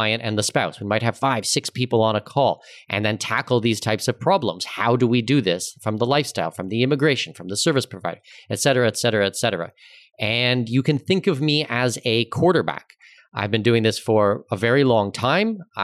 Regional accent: Ontario, Canada; So I'm born and raised in Southwestern Ontario.

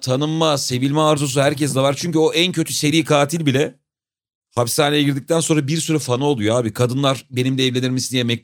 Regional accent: Maltepe, Istanbul, Turkey; Abim ben Bostancı'da çok geç oturdum. Ben Maltepe'de büyüdüm.

